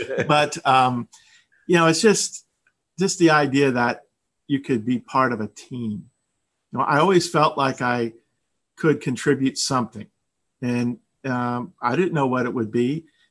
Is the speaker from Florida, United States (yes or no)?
yes; Florida, United States; I grew up in South Florida.